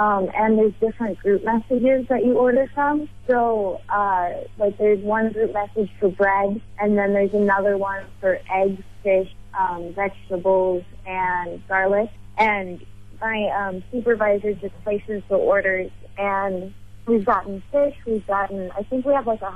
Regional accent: California, United States; Yeah, so, if I can be super honest, I'm from California, and marijuana is legal there, and it's very difficult to be in an area where it's not legal out here

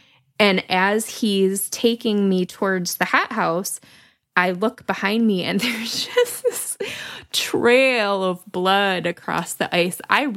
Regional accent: Lansing, Michigan, United States; I grew up in South Lansing, so Washington Park, there was a big ice skating rink when I was younger.

